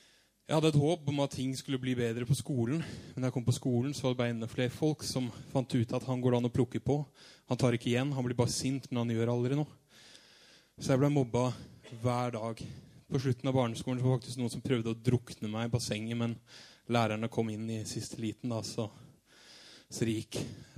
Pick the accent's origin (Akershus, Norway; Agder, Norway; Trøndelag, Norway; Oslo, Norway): Agder, Norway; Arendal; Jeg kommer fra Arendal. Så som dere sikkert alle hører, neida, jeg pleier å si det at min mor trønder, og min far engelsk